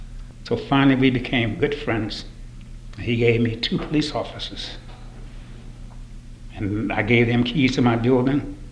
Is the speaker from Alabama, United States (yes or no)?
yes; Reddenburg, Alabama, United States; A sawmill town called Reddenburg, Alabama, 1937. When I tell people I'm from Alabama, they go, wow, must have been horrible.